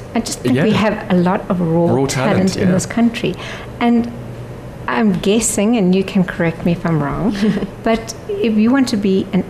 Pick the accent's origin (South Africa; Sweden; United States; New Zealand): South Africa; I'm proudly South African